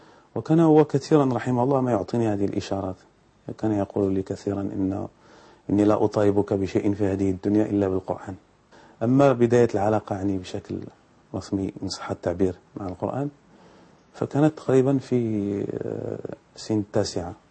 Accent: Marrakesh, Marrakesh-Safi, Morocco; born there; ولدت في مراكش، مدينة مراكش وهي معروفة، في سنة 1974، لأن ولدت في أسرة طيبة مباركة

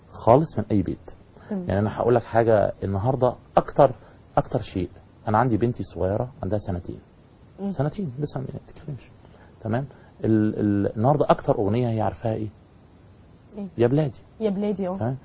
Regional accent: Egypt; ما كانش فيه عندنا في مصر

